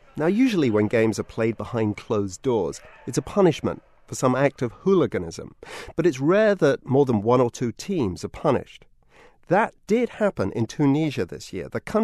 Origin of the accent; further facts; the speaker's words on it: United Kingdom; I'm a Brit.